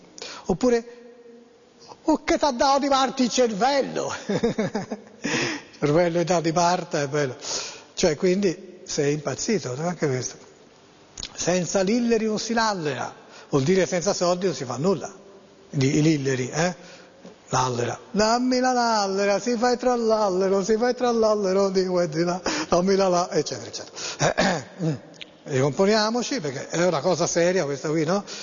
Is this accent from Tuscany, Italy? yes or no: yes; Florence, Tuscany, Italy; accent: Florentine; Io magari non le saprò leggere bene come fiorentino, perché fiorentino è il mio